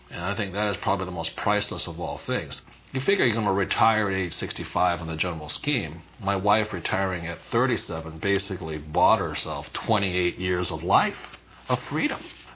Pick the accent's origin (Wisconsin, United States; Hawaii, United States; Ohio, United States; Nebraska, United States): Hawaii, United States; born there; Well, some of you know I was born in Hawaii, a fourth generation Japanese American, and my father was the head of education in the state of Hawaii